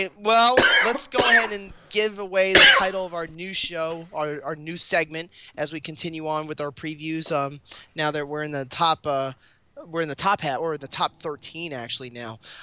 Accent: the South, United States; We are both from the South talking about basketball on a wrestling website.

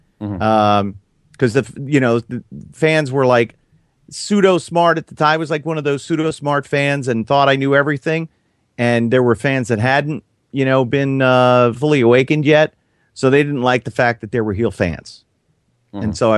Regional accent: Florida, United States; Dusty was my favorite growing up in Florida.

